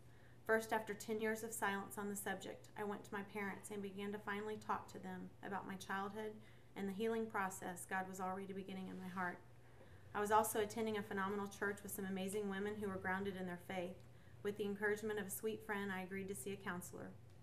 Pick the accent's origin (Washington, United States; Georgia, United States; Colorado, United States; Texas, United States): Texas, United States; moving 4 hours away to a college away from my hometown in Texas